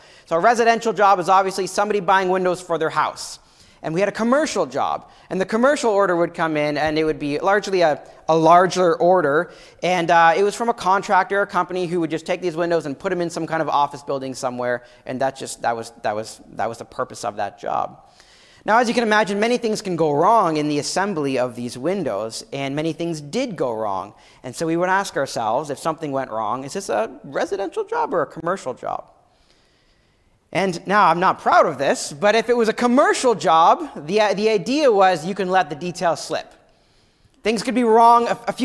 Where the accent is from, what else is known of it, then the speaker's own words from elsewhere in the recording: Ottawa, Ontario, Canada; but I grew up in Ottawa, and during high school and just after high school, I worked for a window company